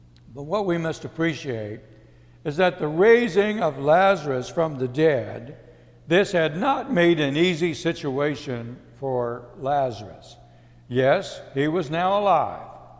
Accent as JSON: {"language": "English", "town": "San Antonio", "region": "Texas", "country": "United States", "tie": "born or raised there", "said": "I grew up down in San Antonio, you know, where we had plenty of parks and places like that."}